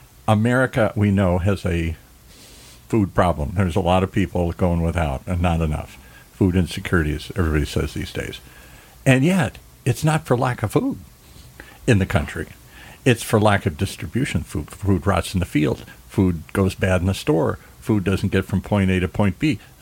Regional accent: Midwest, United States; So I grew up in the Midwest. I'm a grandparent myself now here.

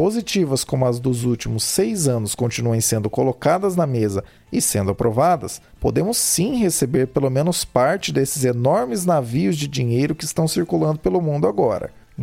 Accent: Brazil; dado que somos brasileiros e não desistimos nunca

